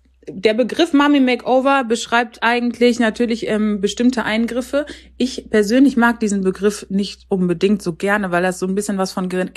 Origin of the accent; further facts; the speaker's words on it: North Rhine-Westphalia, Germany; Wohne in Ostwestfalen und ja, das ist sozusagen meine Heimat, in die ich zurückgekehrt bin, nachdem ich lange im Rheinland war.